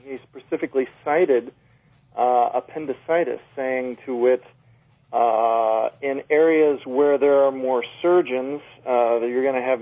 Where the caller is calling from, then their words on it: Minnesota, United States; from Minnesota.